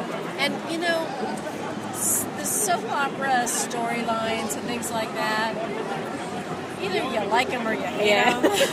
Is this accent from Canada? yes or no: yes; Canada; because I'm Canadian.